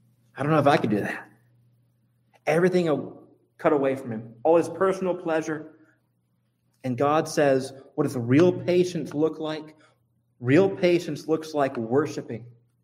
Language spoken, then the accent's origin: English; United States; when I grew up in Louisiana, Mississippi